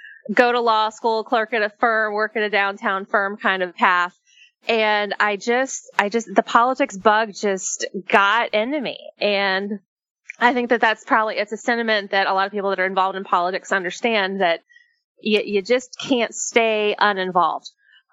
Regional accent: Florida, United States; the I-4 corridor that runs through Central Florida, which is my hometown area

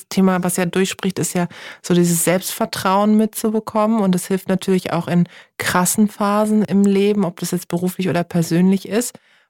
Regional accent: Karlsruhe, Baden-Württemberg, Germany; Ich bin nämlich hier in Karlsruhe bei ihr, in der Organisation, in dem Unternehmen, liebe Colette, in meiner Heimatstadt.

